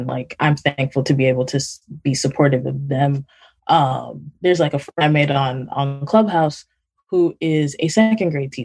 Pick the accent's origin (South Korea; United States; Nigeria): Nigeria; I'm Nigerian. It's a country that's still like grappling with poverty.